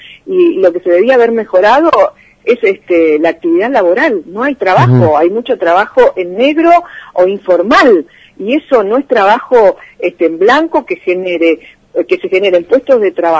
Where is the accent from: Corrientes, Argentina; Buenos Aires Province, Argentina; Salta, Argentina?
Buenos Aires Province, Argentina; La Matanza; Yo camino por todos lados, soy de La Matanza y es la queja constante.